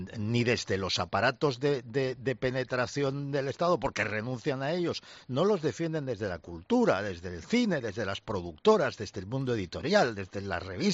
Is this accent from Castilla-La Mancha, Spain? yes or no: no; Catalonia, Spain; Tú, como medio catalán que eres como yo, pues sabes que eso en Cataluña lo vimos muy claro